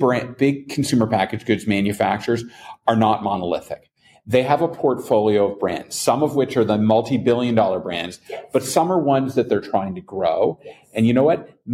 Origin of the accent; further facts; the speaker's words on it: Canada; moved away; I'm a Canadian expat.